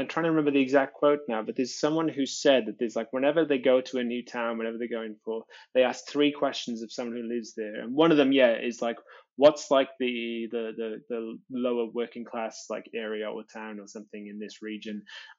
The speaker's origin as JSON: {"language": "English", "region": "Wales", "country": "United Kingdom", "tie": "born or raised there", "moved": "as an adult", "lives_now": "England", "said": "Wales when I was like just as I was turning an adult and moved into England. And even then, like, my accent diluted like significantly"}